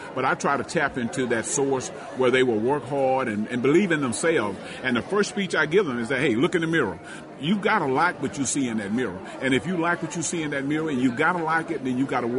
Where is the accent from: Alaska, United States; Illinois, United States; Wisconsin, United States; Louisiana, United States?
Louisiana, United States; Lena; And I think the experience I had growing up in rural Lena and Taylor Hill community